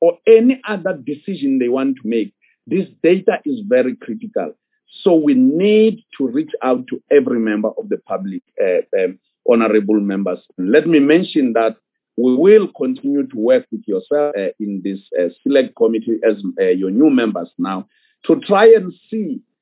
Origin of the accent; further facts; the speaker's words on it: Western Cape, South Africa; told them that I'm from Nyanga and Langa